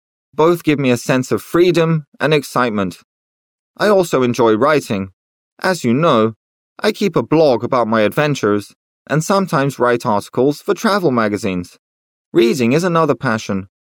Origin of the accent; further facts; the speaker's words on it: Shanghai, China; Well, I grew up in Shanghai, China, in a very busy neighborhood, as my parents worked there for an international company.